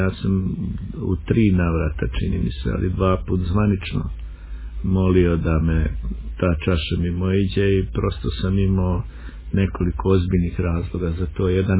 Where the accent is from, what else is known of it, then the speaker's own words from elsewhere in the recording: Vareš, Zenica-Doboj Canton, Bosnia & Herzegovina; also born or lived in Belgrade, Serbia / Herzegovina; pola života sam proveo u Hercegovini. Onu drugu polovinu dijelim na dvoje, to je djetinjstvo, tamo gdje sam rođen, u Varešu, Planinici, a ona jedna polovina je bila u Beogradu